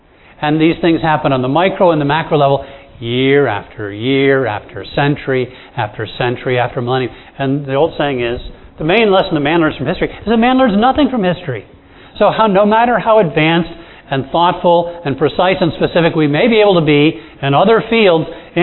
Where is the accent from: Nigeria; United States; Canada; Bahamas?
Bahamas; I grew up in the Bahamas